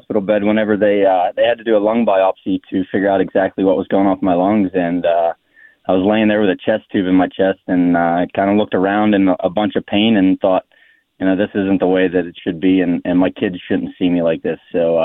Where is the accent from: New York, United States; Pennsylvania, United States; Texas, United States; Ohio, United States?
Pennsylvania, United States; Worthington; I grew up in Worthington, PA, which is, I went to Katanning High School. It's about an hour from Pittsburgh.